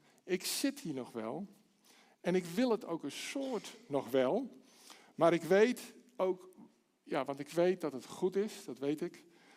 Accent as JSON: {"language": "Dutch", "town": "Harmelen", "region": "Utrecht", "country": "Netherlands", "tie": "born or raised there", "said": "Mijn moeder herinnerde me onlangs aan hoe ik ben opgegroeid in Harmelen. Dat ligt net buiten tegen Utrecht aan."}